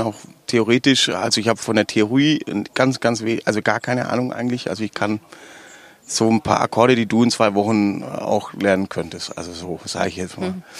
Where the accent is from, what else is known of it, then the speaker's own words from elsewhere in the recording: Baden-Württemberg, Germany; accent: Swabian; Du darfst bei uns in Baden-Württemberg darfst du nicht auf die Bühne gehen und Hochdeutsch sprechen. Alles schon gar nicht als Schwabe.